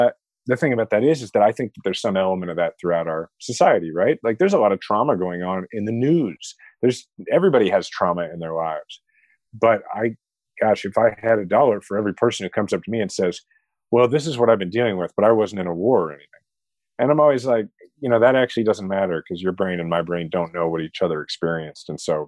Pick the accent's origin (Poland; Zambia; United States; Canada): United States; Kansas City, Missouri; was running for mayor of my hometown, Kansas City.